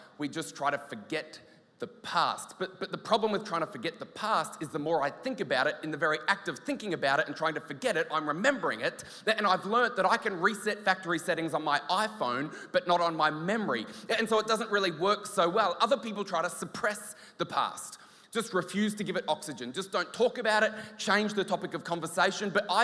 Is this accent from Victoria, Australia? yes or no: yes; Ouyen, Victoria, Australia; I grew up in Victoria. I grew up in Oyen.